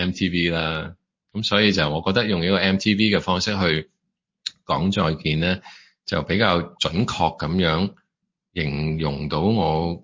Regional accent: Hong Kong; 因为我系土生土长嘅香港人啦，亦都有唔同嘅国际经验啦。

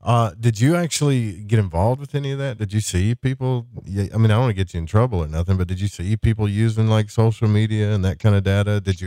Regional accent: Southern United States, United States; But here's the thing. I'm from the South, so a Freemasonry in the South, we don't recruit people, really.

